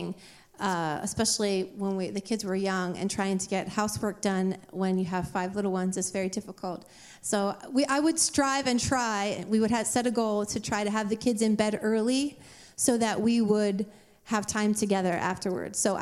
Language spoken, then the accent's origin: English; Pennsylvania, United States; because I grew up outside of Philly